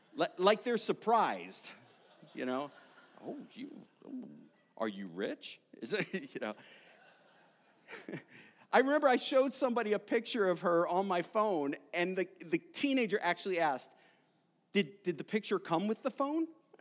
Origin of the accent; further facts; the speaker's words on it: Kennett Square, Pennsylvania, United States; also born or lived in Delaware; now in Dallas, United States; I grew up in Delaware, or actually, I grew up in Pennsylvania, was born in Delaware